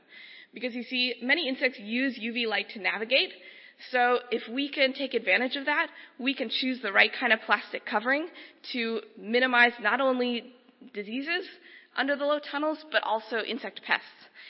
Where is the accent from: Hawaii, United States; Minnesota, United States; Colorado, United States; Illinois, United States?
Minnesota, United States; And for those of you less familiar with my home state, Minnesota is known for cornfields, bitterly cold, snowy winters, not strawberries.